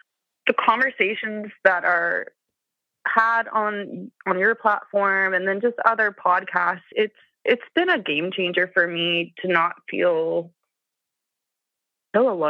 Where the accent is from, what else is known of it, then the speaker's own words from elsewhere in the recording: Appalachia, United States; So like I said, I'm from Appalachia. I don't think I have a very strong accent. I've had some media training, so I've learned to neutralize my accent.